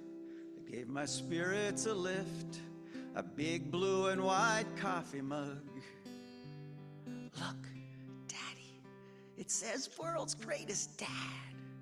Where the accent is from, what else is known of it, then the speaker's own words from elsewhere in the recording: New Jersey, United States; I'm from New Jersey. I don't expect too much.